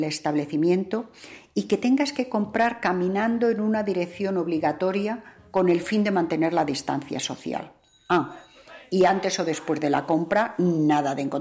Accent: Madrid, Community of Madrid, Spain; also born or lived in New York; now in United States; una madrileña que vive en una pequeña comunidad de Pensilvania con muy baja densidad de población

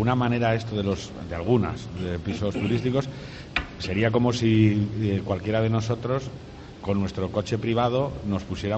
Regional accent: Alcalá de Henares, Community of Madrid, Spain; soy de Alcalá de Henares, Ciudad Patrimonio de la Humanidad

